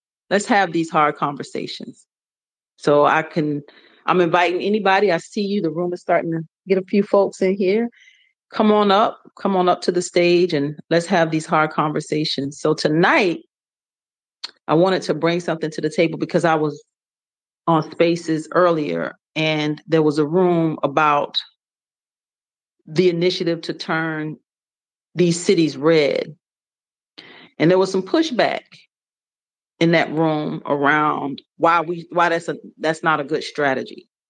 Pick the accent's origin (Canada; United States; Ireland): United States; the South; Because I'm from the South.